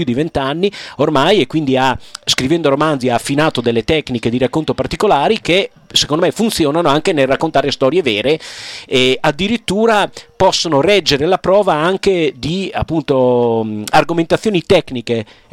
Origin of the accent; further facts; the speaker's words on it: Tuscan-Emilian Apennines, Italy; come è successo dalle mie parti sull'Appennino tosco-emiliano